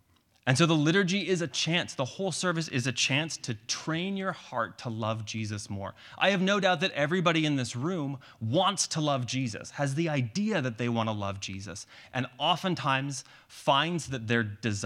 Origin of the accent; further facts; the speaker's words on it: Canada; now in United States; I learned that as a Canadian coming to this country